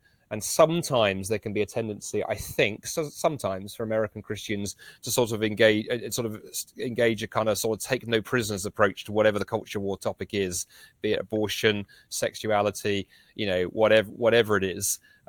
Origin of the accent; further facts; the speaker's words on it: United Kingdom; We're so British. We caveat things all the time.